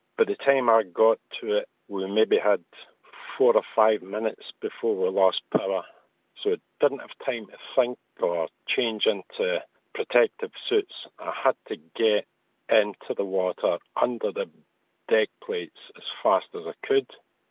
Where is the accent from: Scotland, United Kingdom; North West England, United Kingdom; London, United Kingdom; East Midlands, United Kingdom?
Scotland, United Kingdom; Glasgow; now in Worcestershire, United Kingdom; 48 years old. I stay in Worcestershire now, but I come from Glasgow.